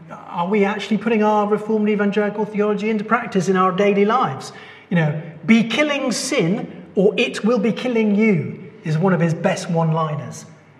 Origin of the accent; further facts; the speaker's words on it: England, United Kingdom; There's always some class thing between us as English, isn't there?